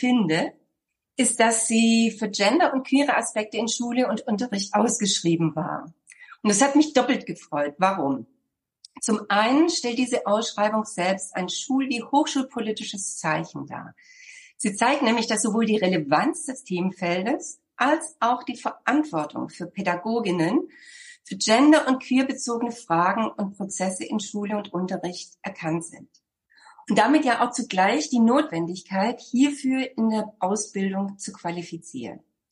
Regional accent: Southern Germany, Germany; now in Berlin, Germany; ich komme ja aus Süddeutschland und lebe seit über 35 Jahren in Berlin.

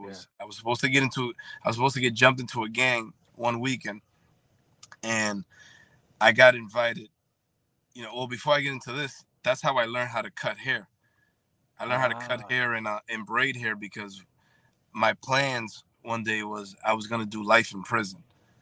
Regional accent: Boston, Massachusetts, United States; Yeah, born and raised in Boston. I am my family from the Dominican Republic.

